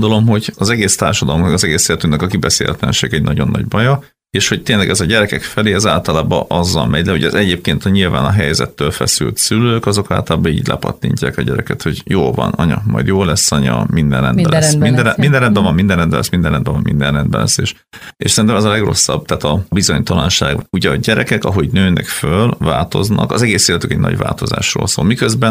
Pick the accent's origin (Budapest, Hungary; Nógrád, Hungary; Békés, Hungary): Békés, Hungary; Gyula; mi ugye ő is Gyulai, én is Gyulai vagyok